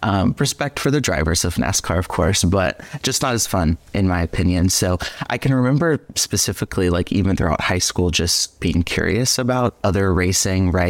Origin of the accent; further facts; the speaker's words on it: Pennsylvania, United States; moved away; also born or lived in Texas; And then when I moved to Texas from Pennsylvania growing up, and like heard of the Circuit of the Americas in Austin, right?